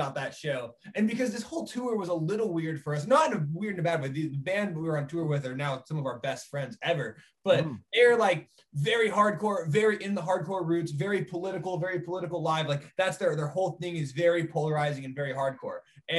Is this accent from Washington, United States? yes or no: yes; Washington, United States; but we're from Washington. We get the good, legal, and whatever you want